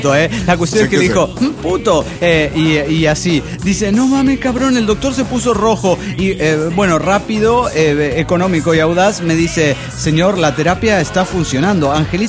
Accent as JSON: {"language": "Spanish", "region": "Veracruz", "country": "Mexico", "said": "Hola, ¿cómo están? … de Cochacuacos, Veracruz, México."}